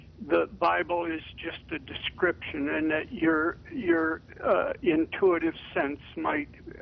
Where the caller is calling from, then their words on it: Russia; I'm calling you from Russia.